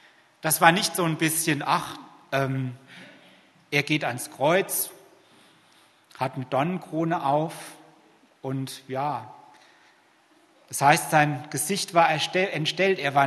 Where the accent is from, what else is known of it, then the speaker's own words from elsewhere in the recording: Kirchheim, Germany; In Kirchheim gibt es bald eine Umgehungsstraße. Yeah. Ich komme aus Kirchheim, ich habe da 30 Jahre lang drauf gewartet.